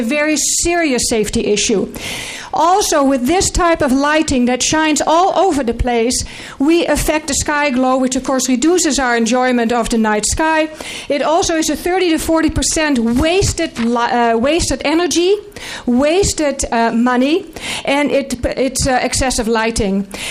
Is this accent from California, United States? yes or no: no; Lake City, Minnesota, United States; from Lake City